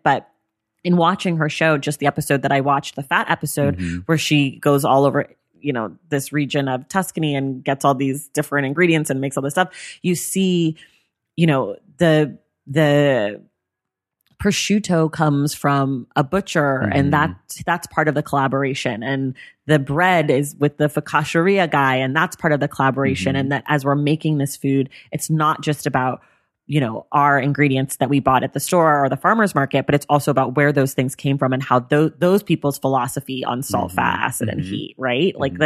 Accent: California, United States; And we're from the Bay Area, so that restaurant has always like kind of loomed over, you know, our heads.

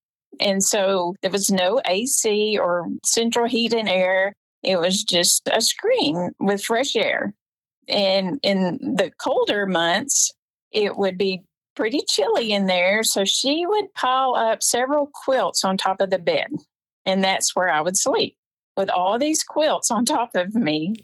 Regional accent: Tyler, Texas, United States; I was born and raised in Tyler, Texas, here in East Texas. It's a beautiful area. I still live in the area

